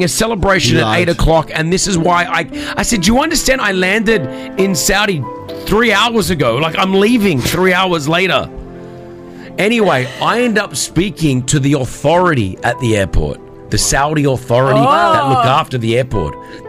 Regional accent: Australia; I said, I don't speak Arabic. I said, I'm Australian.

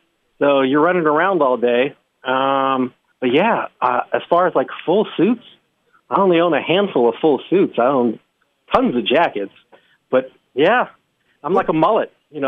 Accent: Muncie, Indiana, United States; But it is not true. 18 years in Muncie did not make me want to spend 4 more years in Muncie.

